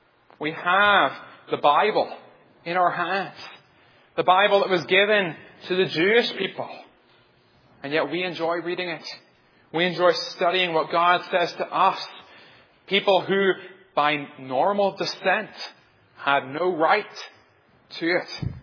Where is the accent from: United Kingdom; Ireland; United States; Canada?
Ireland; I come from Ireland, a tiny little island in the sea